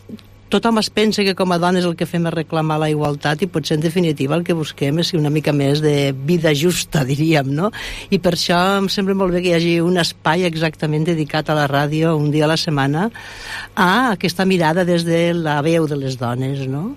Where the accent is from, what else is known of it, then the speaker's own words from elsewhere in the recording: Pyrenees, Spain; born there; jo vaig néixer al Pirineu, i llavors penso que aquesta també és una qüestió que té a veure amb un punt del país molt determinat.